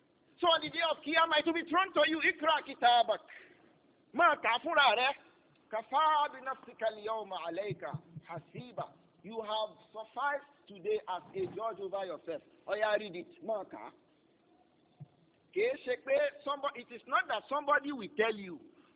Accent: Nigeria; I was the only person who came from Nigeria.

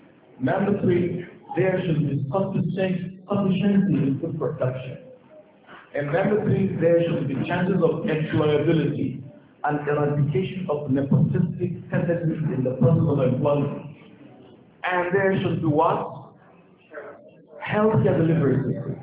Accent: Nigeria; As a Nigerian today, more terrible.

